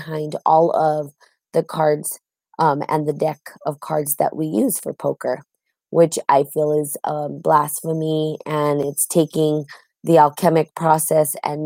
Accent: United States; I am from America.

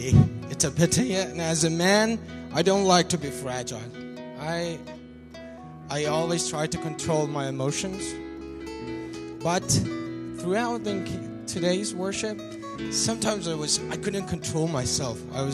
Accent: Iran; I was a barbarian from Iran. A good country with a good history, but unfortunately with a current bad government.

